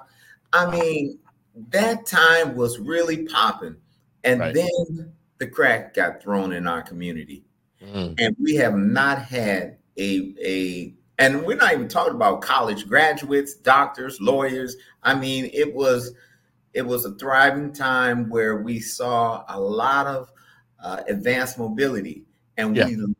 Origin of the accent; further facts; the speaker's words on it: Oakland, California, United States; the generation when I grew up in Oakland in the early 80s was a very thriving time.